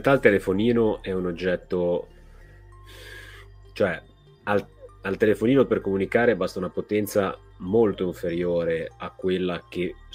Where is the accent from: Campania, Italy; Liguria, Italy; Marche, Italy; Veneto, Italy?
Liguria, Italy; Genoa; sono genovese